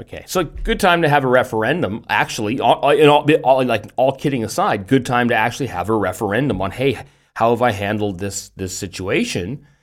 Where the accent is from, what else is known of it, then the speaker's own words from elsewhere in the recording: Canada; but also I'm Canadian still, so there is some skin in the game, just less than normal.